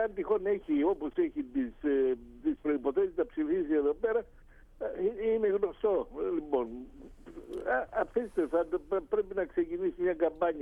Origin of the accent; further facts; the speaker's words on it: Cyprus; moved away as an adult; Είμαι Κύπριος που ζω εδώ πέρα πολλά χρόνια, από το 59, αλλά εξακολουθώ να αγαπάω και να προσέχω την Κύπρο και να την σκέφτομαι.